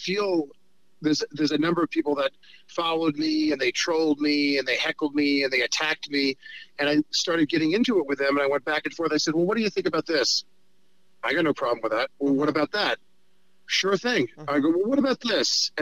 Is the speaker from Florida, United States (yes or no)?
no; New York, United States; I don't care if I'm a New Yorker who's a Hollywood liberal